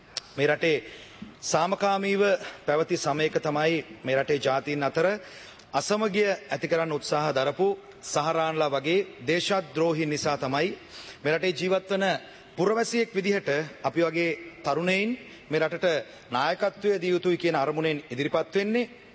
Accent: Anuradhapura, North Central Province, Sri Lanka; මම ලංකාවේ ජනප්‍රිය දක්ෂ රංගන ශිල්පියෙක් වුණාට මගේ ගම දුෂ්කර අනුරාධපුර ප්‍රදේශය

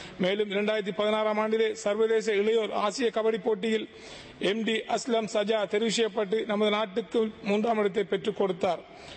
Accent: Sri Lanka; நான் இலங்கையன் என்ற வகையிலே இந்த சபையிலே பாராட்ட விரும்புகின்றேன்.

